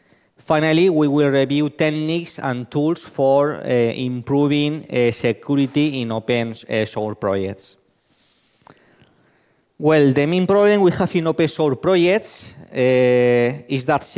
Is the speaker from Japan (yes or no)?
no; Spain; English is a second language; I'm from Spain.